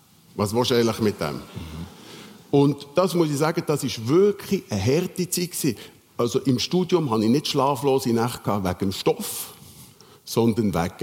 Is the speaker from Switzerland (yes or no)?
yes; Switzerland; Und das haben wir als Schweizer, haben wir das viel zu wenig